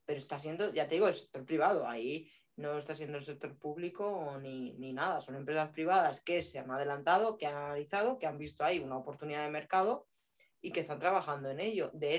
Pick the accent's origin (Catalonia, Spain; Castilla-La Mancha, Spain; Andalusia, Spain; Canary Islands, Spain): Castilla-La Mancha, Spain; Guadalajara; yo, por ejemplo, soy de Guadalajara, centro de España, al lado de Madrid